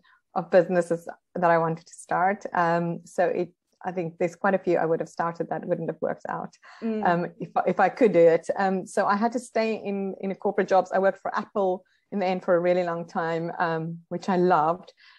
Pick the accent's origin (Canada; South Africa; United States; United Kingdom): South Africa; moved away as an adult; So I'm actually South African. I was born and bred there. I lived there until I was 25.